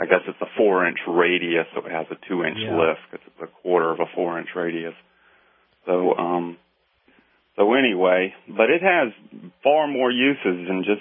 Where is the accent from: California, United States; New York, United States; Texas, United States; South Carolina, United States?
South Carolina, United States; Charleston; I grew up doing contracting in Charleston, South Carolina with the old Charleston homes